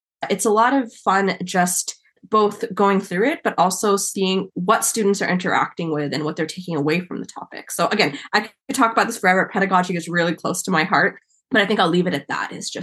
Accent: Ontario, Canada; growing up in Canada in near Toronto, quite multicultural. So we had people from all kinds of backgrounds.

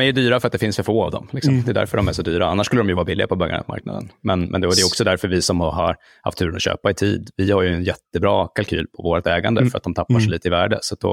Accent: Luleå, Norrbotten County, Sweden; accent: Norrland; Nu lyste min norrländska genom till fara. Jag är faktiskt från Luleå från början, även om det inte hörs annars.

